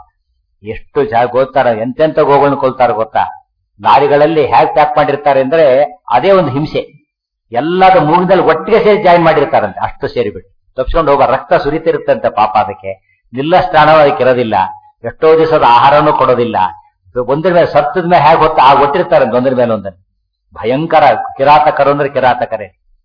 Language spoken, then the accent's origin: Kannada; Karnataka, India; ನಮ್ಮ ಕರ್ನಾಟಕ ಎರಡು ಕಡೆ ತೋರಿಸ್ಬಿಡ್ತಾರೆ